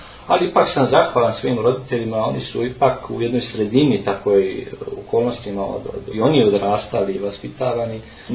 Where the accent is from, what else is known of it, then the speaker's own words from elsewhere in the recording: Zavidovići, Federation of Bosnia and Herzegovina, Bosnia & Herzegovina; born there; Inače sam rođen u Zavidovićima, a otac mi je iz Vozuće, majka je također sa druge strane Padine Ozrena, selo Bočinja.